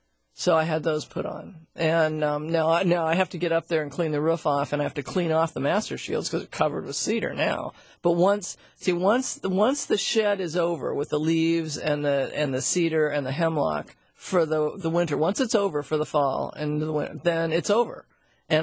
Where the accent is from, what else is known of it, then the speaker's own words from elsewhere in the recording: Seattle, Washington, United States; See, I grew up in Laurelhurst, so, you know, all of that area of Seattle is all my stomping grounds and, you know, went through school, all of that.